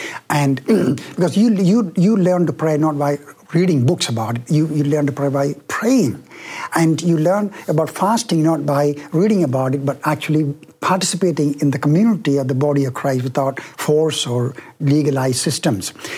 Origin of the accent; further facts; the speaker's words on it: United States; I'm, you know, in this I'm very American, that is pragmatic.